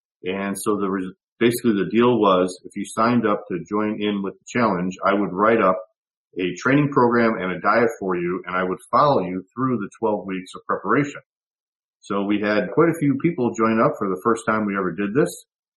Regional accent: Chicago, Illinois, United States; I never really even realized it growing up in Chicago how special Bob was to all these guys.

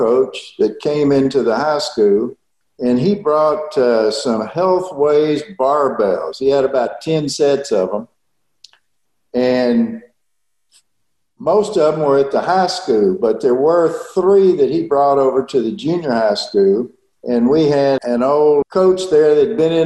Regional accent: Conroe, Texas, United States; Well, I grew up in Conroe, Texas. It was about 40 miles north of Houston.

